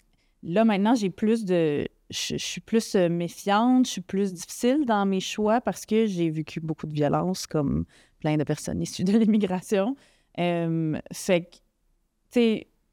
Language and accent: French; Laval, Quebec, Canada; j'ai déménagé à. Je le dis pas très fort d'habitude, mais je vous le dis à vous, à Laval, quand j'avais 6 ans. Puis j'ai grandi à Laval, mais le Laval des années 90, fait que le Laval qui était pas du tout multiculturel, ouais. C'était très, très, très blanc à l'époque.